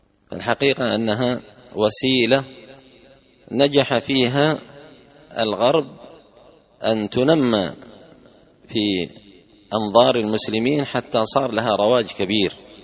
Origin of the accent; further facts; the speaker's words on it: Yemen; وعندنا باليمن زيادة على هذا الشجرة الأثيمة وهي شجرة القات